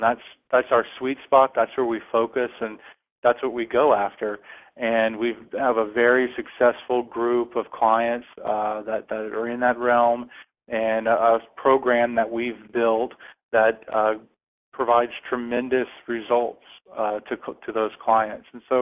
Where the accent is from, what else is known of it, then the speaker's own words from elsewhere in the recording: Lafayette, Louisiana, United States; now in Dallas, United States; So I'm from Lafayette, Louisiana, and that's where I was born and raised.